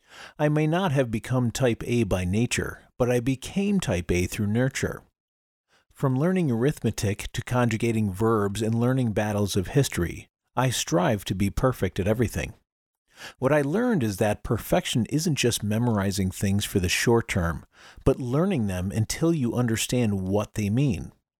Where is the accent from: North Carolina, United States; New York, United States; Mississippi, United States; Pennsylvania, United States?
New York, United States; I grew up in New York, the son of a tailor.